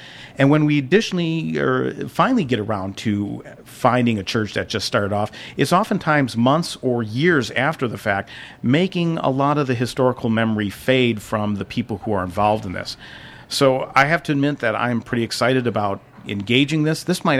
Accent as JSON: {"language": "English", "town": "Duvall", "region": "Washington", "country": "United States", "tie": "born or raised there", "said": "My travels today just take me on a downhill roll to my hometown of Duval, Washington."}